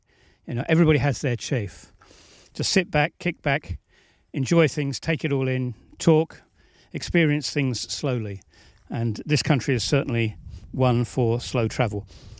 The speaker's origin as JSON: {"language": "English", "region": "England", "country": "United Kingdom", "lives_now": "Balkans", "said": "So I am an Englishman in the Balkans"}